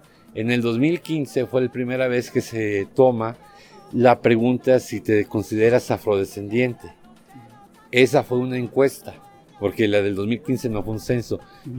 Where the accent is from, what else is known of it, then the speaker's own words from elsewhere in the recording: Tamiagua, Veracruz, Mexico; soy de Tamiagua, Veracruz, soy parte del colectivo Afrotamiagua AC.